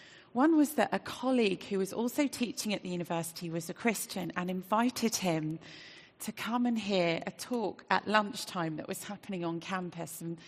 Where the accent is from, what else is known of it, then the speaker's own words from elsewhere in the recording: Australia; born there; Well, I was born in Australia to parents who didn't have any faith at all.